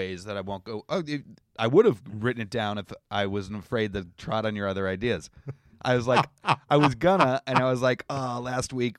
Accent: Canada; I'm an Irish-Canadian version of you.

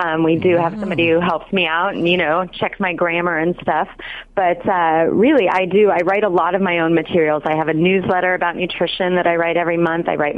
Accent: Los Angeles, California, United States; Well, so I did grow up in L.A. I grew up shopping at Gelson's, but I did go to UC Berkeley for all of my schooling.

